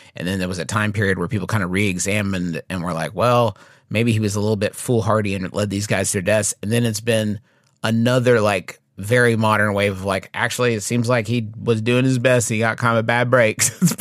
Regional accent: Norway; accent: Norwegian; English is a second language; I'm not going to bring my Norwegian accent, obviously, to it.

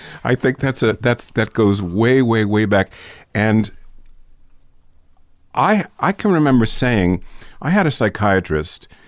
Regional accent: New York, United States; I grew up in New York.

